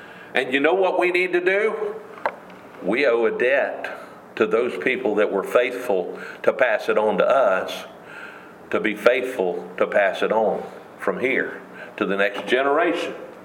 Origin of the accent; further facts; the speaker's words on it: Polk County, United States; I grew up here in Polk County, and to me it's amazing that I preached in more states on the west side of the Mississippi than I have on the east side.